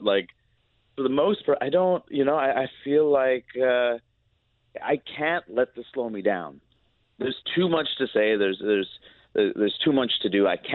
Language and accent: English; East Coast, United States; Growing up in the East Coast, I think, tends to, you know, I grew up in a snapping culture